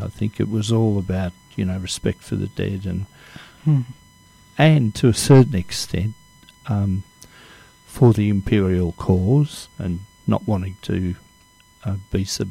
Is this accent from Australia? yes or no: yes; Australia; some of the things they tell you about us, about being Australian.